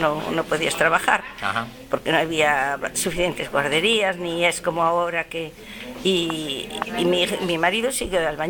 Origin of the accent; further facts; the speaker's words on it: Galicia, Spain; como los gallegos no podemos, si no emigramos, la mayoría, pues para juntar dinero para un piso